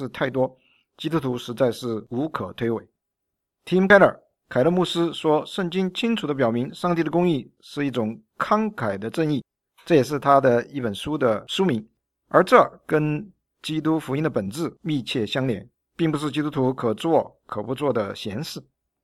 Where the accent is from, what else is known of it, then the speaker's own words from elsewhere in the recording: China; 就是我们中国人说的孔方兄